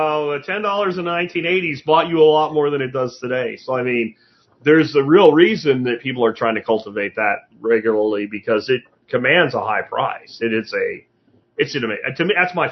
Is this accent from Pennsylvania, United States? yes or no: yes; Pennsylvania, United States; and where I grew up in Pennsylvania, there's a bar, every corner has a bar in town, right?